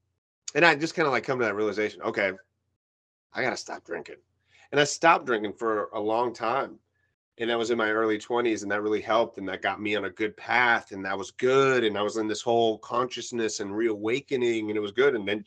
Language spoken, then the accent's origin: English; New York, United States; born there; I was born in New York. My mom is from Cuba. My dad was from Peru. And they spoke Spanish. So I spoke Spanish growing up.